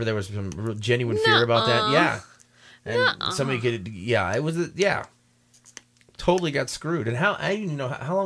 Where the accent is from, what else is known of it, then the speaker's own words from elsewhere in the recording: Colorado, United States; And we're from Colorado. We're in Colorado, so